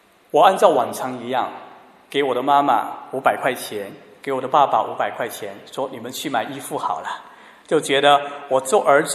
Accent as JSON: {"language": "Chinese", "region": "Guizhou", "country": "China", "tie": "born or raised there", "also_born_or_lived": "Nanjing", "moved": "as an adult", "said": "我自己是1996年就离开我的家乡，离开贵州，在南京上大学。"}